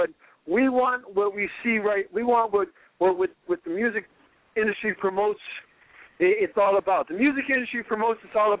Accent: Canada; You know, I'm from Canada, and I grew up listening to you.

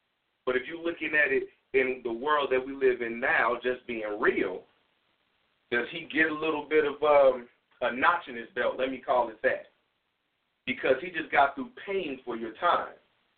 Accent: St. Louis, Missouri, United States; moved away; I said, no, I'm from St. Louis.

